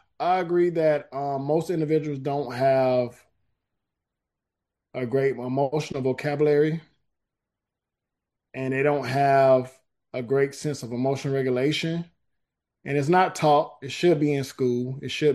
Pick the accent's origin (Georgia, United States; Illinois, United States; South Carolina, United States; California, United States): Georgia, United States; growing up in South Georgia, we went through a lot of different things